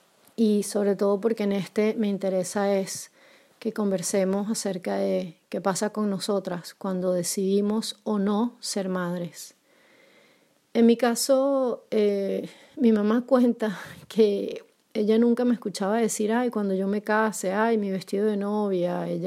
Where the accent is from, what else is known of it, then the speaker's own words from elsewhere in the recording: Caracas, Capital District, Venezuela; now in Poland; Estoy en Polonia, soy venezolana, caraqueña, y hago este podcast